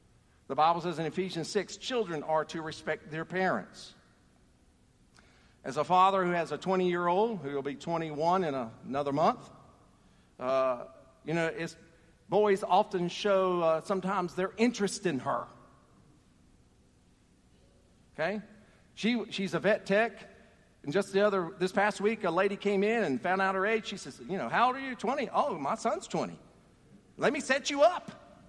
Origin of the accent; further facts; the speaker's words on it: the South, United States; I grew up in the South, and when an older person walked in the door or walked in the room, we kids were supposed to stand.